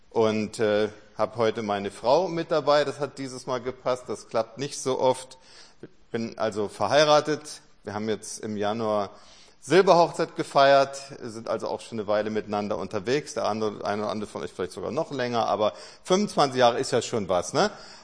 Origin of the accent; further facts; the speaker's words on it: Freiburg, Baden-Württemberg, Germany; also born or lived in Cologne / Berlin; Ursprünglich geboren bin ich sogar in Köln, sind dann aber nach Freiburg gezogen, wo mein Vater Pastor war, sehr lange und dann später in Berlin.